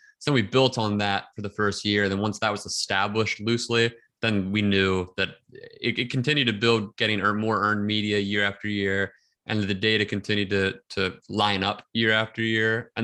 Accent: Pennsylvania, United States; I grew up like right outside Philadelphia.

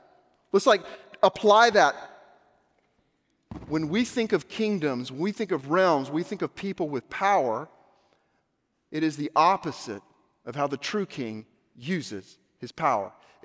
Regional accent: Little Rock, Arkansas, United States; Little Rock shut down. I'm from Little Rock.

